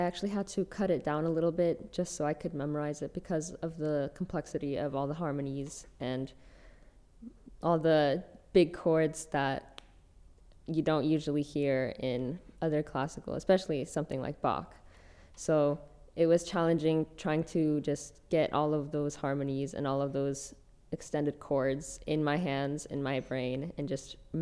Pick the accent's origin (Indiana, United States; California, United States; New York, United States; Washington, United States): Washington, United States; Wenatchee; born there; now in Spokane, United States; I was born in Wenatchee, and then I moved to the Valley in 2015, and since then have stayed in Spokane.